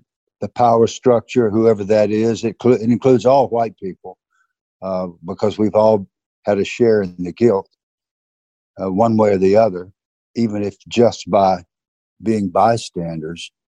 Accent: the South, United States; accent: Southern; They're going to look at me, listen to my Southern accent.

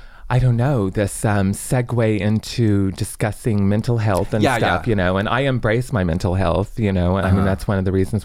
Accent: Chicago, Illinois, United States; I am from Chicago.

